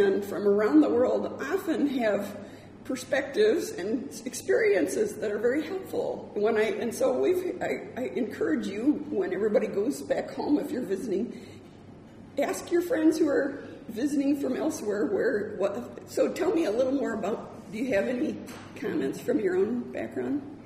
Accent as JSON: {"language": "English", "region": "Michigan", "country": "United States", "said": "I'm from Michigan originally."}